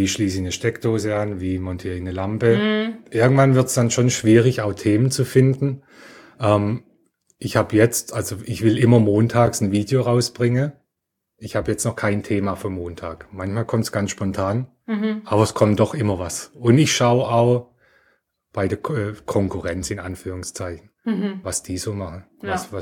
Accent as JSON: {"language": "German", "town": "Heilbronn", "region": "Baden-Württemberg", "country": "Germany", "said": "also ich komme ja aus Heilbronn"}